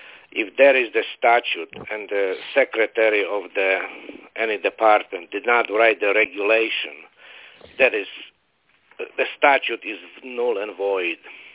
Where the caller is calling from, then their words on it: Florida, United States; from Florida.